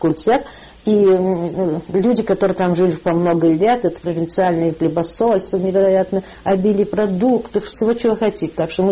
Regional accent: Saratov, Saratov Oblast, Russia; тем больше это мой родной город. И мы в октябре 17 года переехали в Саратов, где мы провели до 21 года, по-моему, сентября.

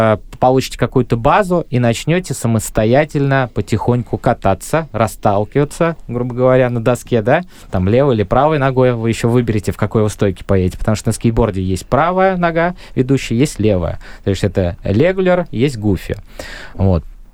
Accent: Saint Petersburg, Russia; поскольку я здесь родился, это мой родной город, и я таким же маленьким ребенком был

